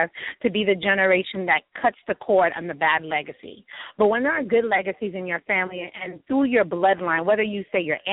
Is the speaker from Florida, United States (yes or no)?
yes; Florida, United States; So growing up in South Florida, having family members, both sides of my family are very religious.